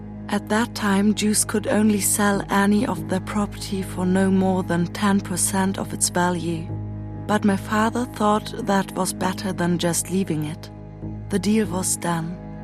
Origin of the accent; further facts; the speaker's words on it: Munich, Bavaria, Germany; I was born in Munich and regarded myself always as a Münchner Kindl, a Munich kid who wore a dirndl in summer. My mother, too, was born in Munich. My father was a Bavarian from Arnstein, but established himself as a lawyer in Munich in 1914.